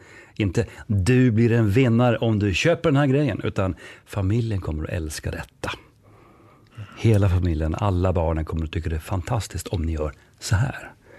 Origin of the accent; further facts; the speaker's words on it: Norrland, Sweden; accent: northern; Kanske hörs på min dialekt att jag kommer norrifrån. När jag blev ivrig så brukar det komma igenom mer.